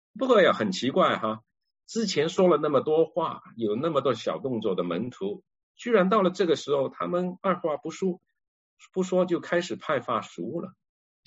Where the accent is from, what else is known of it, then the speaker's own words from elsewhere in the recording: China; 有一些像我们中国人跟日本人